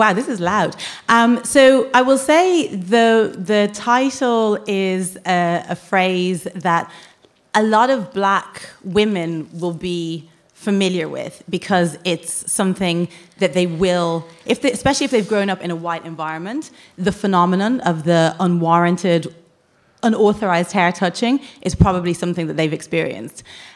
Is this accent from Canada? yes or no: no; Dublin, Leinster, Ireland; moved away; I grew up in Rialto, yeah.